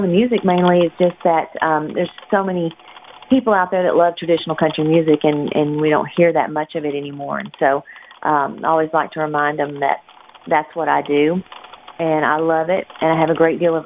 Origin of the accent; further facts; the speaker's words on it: Texas, United States; I grew up in East Texas. The people in Florida remind me a lot of the people in East Texas